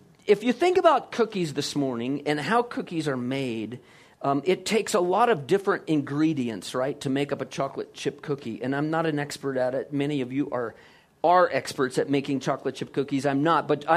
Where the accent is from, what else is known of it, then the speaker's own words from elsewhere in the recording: Iowa, United States; growing up in Iowa, we were grain farmers.